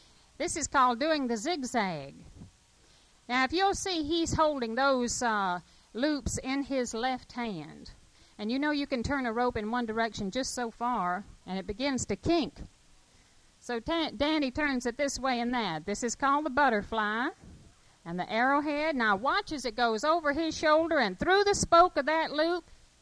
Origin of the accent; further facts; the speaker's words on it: Tampa, Florida, United States; I'm the mother. … we're from Tampa.